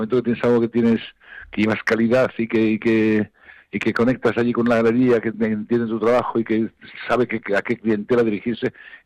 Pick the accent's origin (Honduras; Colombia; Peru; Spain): Spain; yo pienso que soy muy español. Yo no reniego de mi propia tradición.